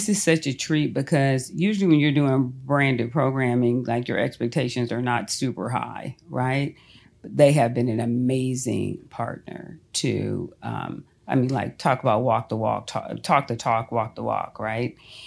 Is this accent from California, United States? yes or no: yes; Los Angeles, California, United States; And then like you guys know, like I said, I'm born and raised in Los Angeles. I love it, but he sent me to Atlanta to do this.